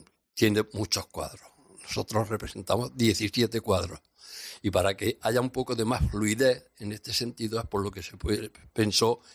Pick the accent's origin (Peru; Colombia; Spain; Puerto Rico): Spain; Iznájar, Andalusia; yo, que soy de Innájar